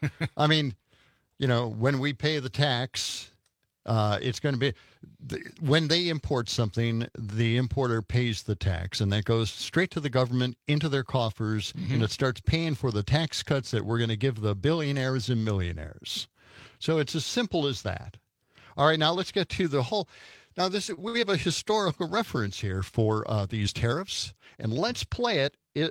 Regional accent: Milwaukee, Wisconsin, United States; I'm from Milwaukee originally, and I love the way Dom always defends Milwaukee.

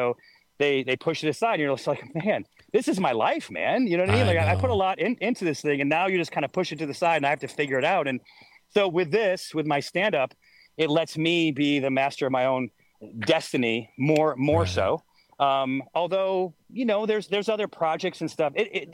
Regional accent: Syracuse, New York, United States; I guess it's way cooler than here than growing up in Syracuse.

